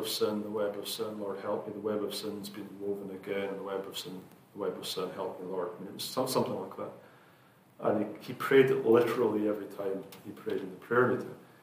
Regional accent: Scotland, United Kingdom; now in United States; I'm from Scotland

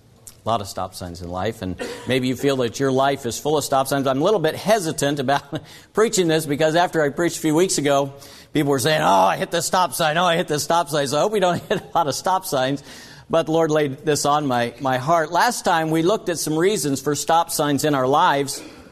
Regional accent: Iowa, United States; I grew up in Iowa, and Minnesotans always picked on Iowans.

